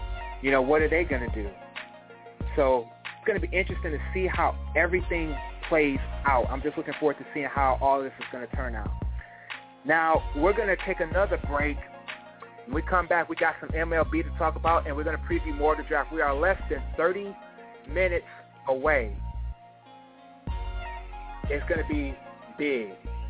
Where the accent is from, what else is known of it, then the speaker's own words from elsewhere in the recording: Detroit, Michigan, United States; And if I'm Detroit, and, you know, my hometown team, I've been a Lions fan my whole life